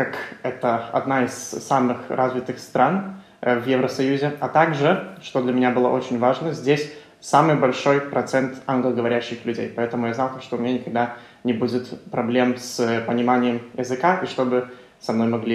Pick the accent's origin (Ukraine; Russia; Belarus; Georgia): Belarus; moved away as an adult; also born or lived in Poland; now in Sweden; мне 23. Я родом из Беларуси, на последние 6 лет я жил в Польше. Переехал я туда, чтобы пойти учиться в Варшавском университете.